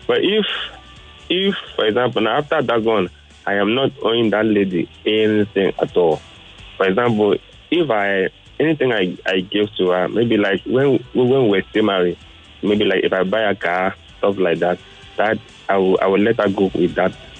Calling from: Lekki, Lagos, Nigeria; I'm calling from Lekki.

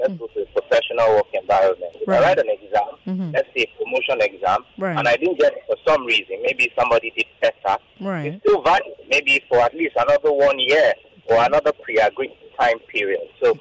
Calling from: Ogudu, Lagos, Nigeria; I'm calling from Ogudu.

